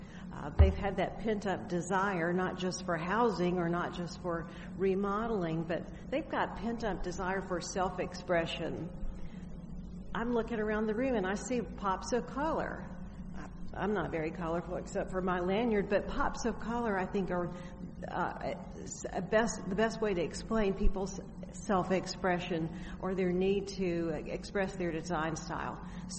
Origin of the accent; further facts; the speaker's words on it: Dalton, Georgia, United States; I'm from Dalton, Georgia, and I am an interior designer.